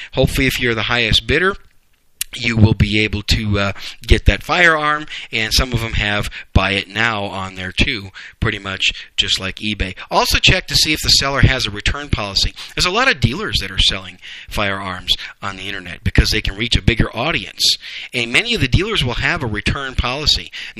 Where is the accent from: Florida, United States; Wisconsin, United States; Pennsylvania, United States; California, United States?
Wisconsin, United States; One of them is my home state of Wisconsin. Those pinheads up there in Cheeseland.